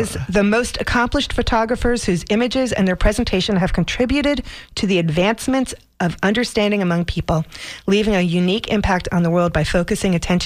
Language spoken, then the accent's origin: English; New York, United States; I'm from New York. We call it Spokane.